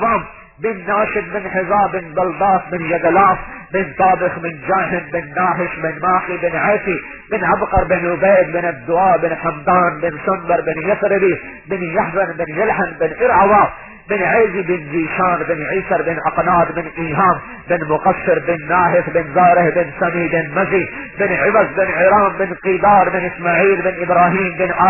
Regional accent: Multan, Punjab, Pakistan; یہیں ملتان میں ہمارا گاؤں، یہاں سے گئی تھا ملتان، یہاں سے کوئی 50 میل. پیدائش سول ہسپتال ملتان پتہ نہیں کب ہوئی تھی، 1953 یاد ہے

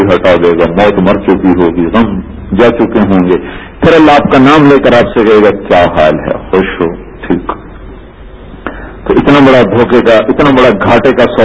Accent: Tulamba, Punjab, Pakistan; میرا گھر ضلع خانے وال میں تلمبا ایک چھوٹا سا ٹاؤن ہے, اس کے ساتھ میرا اپنا گاؤں ہے.

